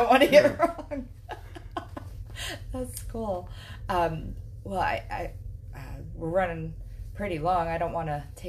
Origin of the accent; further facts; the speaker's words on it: Lakeland, Florida, United States; I'm from Lakeland, which is right down I-4.